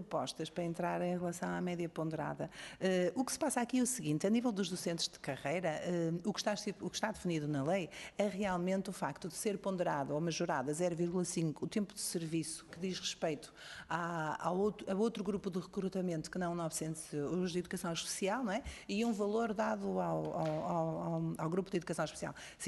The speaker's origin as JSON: {"language": "Portuguese", "town": "Chaves", "region": "Vila Real", "country": "Portugal", "lives_now": "Braga, Portugal", "said": "Eu sou de Chaves, fiz a minha formação na Universidade do Minho, vivo em Braga"}